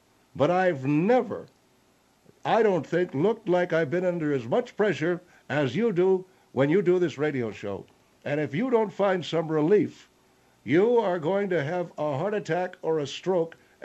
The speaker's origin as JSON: {"language": "English", "town": "Canandaigua", "region": "New York", "country": "United States", "tie": "born or raised there", "said": "my father owned a restaurant when I was growing up in Canandaigua."}